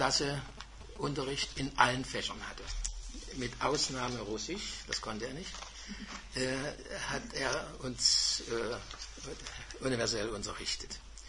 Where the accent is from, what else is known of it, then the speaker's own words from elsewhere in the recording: Bärwalde, Saxony, Germany; Ich bin Jahrgang 1937, bin geboren in Bärwalde. Das ist ein kleiner Ort mit heute vielleicht 200 Einwohnern in Sachsen, wie Sie vielleicht unschwer hören können. Bin dort 1943 zur Schule gekommen